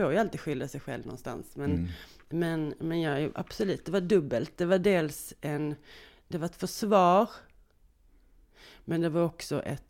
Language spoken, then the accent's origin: Swedish; Skåne, Sweden; Vi är skåningar, men vi gör inte de här grova bondären